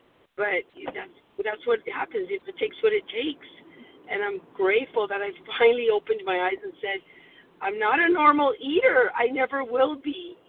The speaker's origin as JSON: {"language": "English", "region": "California", "country": "United States", "said": "I'm from California."}